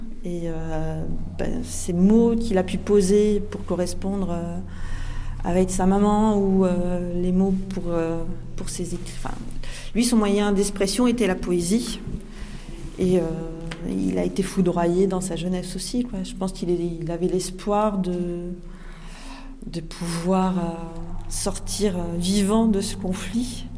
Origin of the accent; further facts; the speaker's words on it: Hauts-de-France, France; now in Cambrai, France; Sinon, je suis du Valenciennois. Voilà, mais je suis quelqu'un du Nord, en fait.